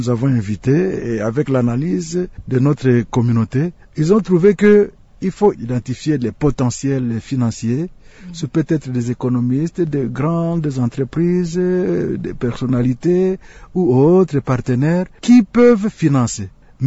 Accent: DR Congo; Il y a beaucoup de défis ici chez nous au Congo.

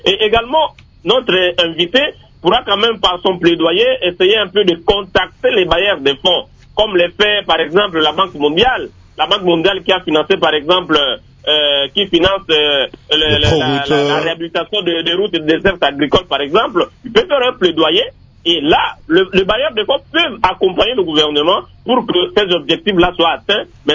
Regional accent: Équateur, DR Congo; ceux qui exploitent chez moi à l'Équateur les bois

